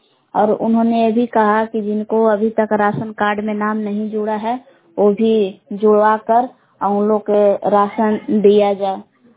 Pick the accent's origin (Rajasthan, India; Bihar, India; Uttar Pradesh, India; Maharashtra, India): Bihar, India; Belav; ग्राम बेलाव जिला कैमूर भभुआ के निवासी हूँ।